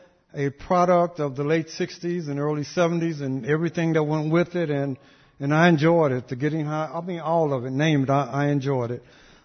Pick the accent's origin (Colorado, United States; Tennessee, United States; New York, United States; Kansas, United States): Tennessee, United States; Memphis; born there; I was born in Memphis, Tennessee, and I've been here since about the age of 6.